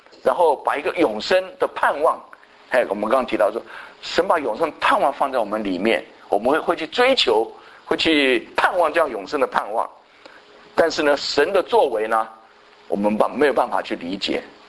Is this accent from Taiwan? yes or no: yes; Taiwan; 我们从台湾来的一定很熟哈